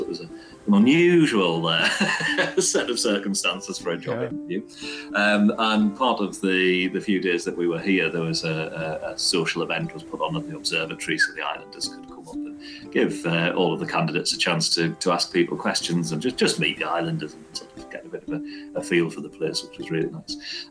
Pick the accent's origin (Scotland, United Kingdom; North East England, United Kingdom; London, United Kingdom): North East England, United Kingdom; Sunderland; now in Fair Isle, United Kingdom; Initially I'm from Sunderland, so it's quite a contrast between growing up in the middle of it's now a city. It was a large town when I grew up there, and Fair Isle with a population of about 50 people.